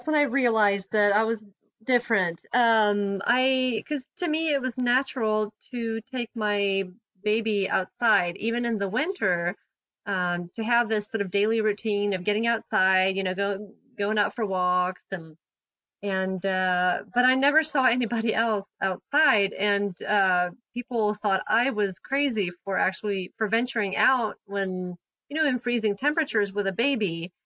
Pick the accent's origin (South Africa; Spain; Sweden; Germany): Sweden; now in United States; I grew up in Sweden, but then also I didn't know how much had changed because I'd been gone for 15 years.